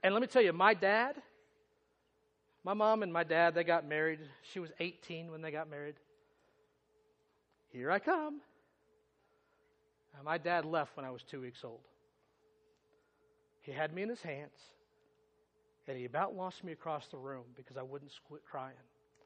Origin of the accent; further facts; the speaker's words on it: Kansas, United States; I grew up in Kansas. I win. I got you beat. But not just Kansas. I grew up in Southwest Kansas. You ever heard of Dodge City?